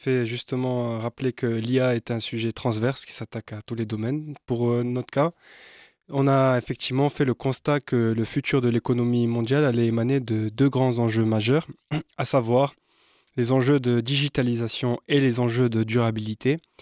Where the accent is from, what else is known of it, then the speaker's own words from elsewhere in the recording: Morocco; Non pas parce que je suis marocain